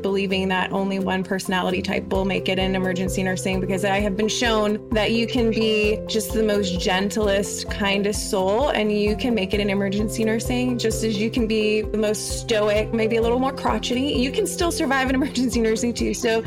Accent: Baton Rouge, Louisiana, United States; And when I moved to my hometown now, which is Baton Rouge, I started working in a new hospital.

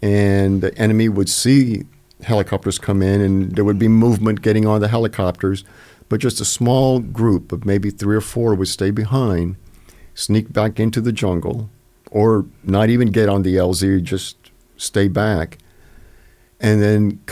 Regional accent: Panama; I was born and raised in Panama.

